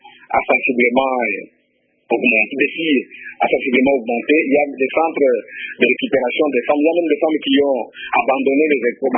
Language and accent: French; Kasongo, Maniema, DR Congo; on s'appelle tous, nous sommes des Kasongolais. Donc, nous appartenons tous à Kasongo, en dépit de nos petites tribus.